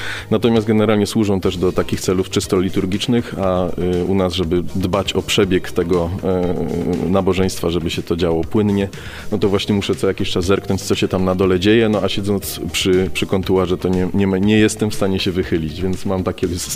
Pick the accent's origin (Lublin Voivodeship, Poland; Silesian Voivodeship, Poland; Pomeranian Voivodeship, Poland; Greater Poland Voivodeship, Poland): Silesian Voivodeship, Poland; Wisła; bo ja pochodzę z Wisły, natomiast właśnie kończyłem pierwszy stopień szkoły muzycznej w Wiśle na fortepianie